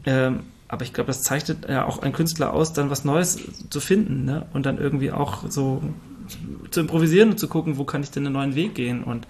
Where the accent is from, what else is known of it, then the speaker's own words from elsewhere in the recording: Fulda, Hesse, Germany; ich komme zwar aus Fulda